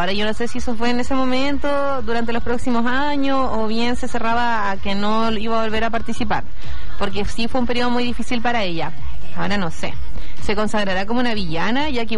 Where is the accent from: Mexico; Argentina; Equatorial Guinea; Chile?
Chile; Hay que apoyar a Pincoya entonces, pues uno como chileno.